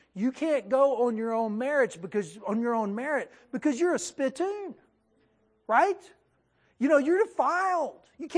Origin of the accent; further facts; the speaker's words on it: Texas, United States; Now, I'm from Texas, and growing up in Texas, I chewed tobacco a lot.